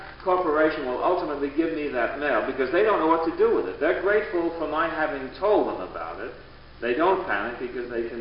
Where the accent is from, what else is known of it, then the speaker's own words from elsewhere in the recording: Boston, Massachusetts, United States; Well, I will tell you that in my hometown of Boston